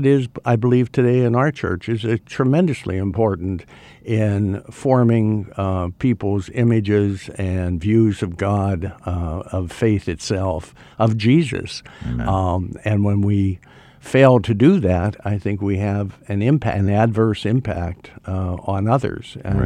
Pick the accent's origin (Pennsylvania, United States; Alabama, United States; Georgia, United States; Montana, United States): Pennsylvania, United States; Pittsburgh; Well, I was raised in the Pittsburgh, Pennsylvania area. My family and I were members of the Serbian Eastern Orthodox Church.